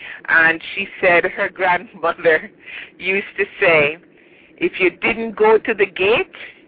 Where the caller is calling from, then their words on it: Atlanta, Georgia, United States; I am calling from Atlanta, Georgia.